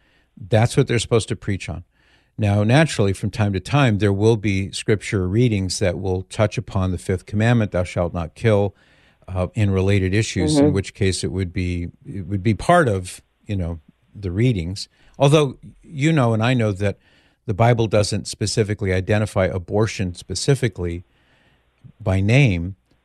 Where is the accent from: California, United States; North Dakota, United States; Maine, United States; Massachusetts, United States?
California, United States; Mission Viejo; miles from where I grew up in Mission Viejo.